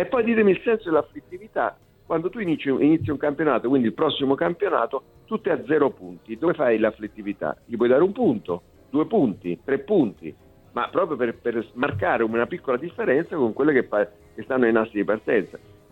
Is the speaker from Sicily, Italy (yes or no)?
no; Naples, Campania, Italy; Io sono napoletano e lo dico